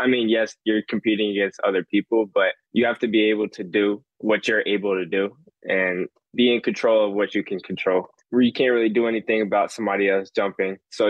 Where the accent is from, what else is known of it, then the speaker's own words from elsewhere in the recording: Florida, United States; I am from Florida. So the U, FSU have always been those top 2 schools that you hear about here in Florida.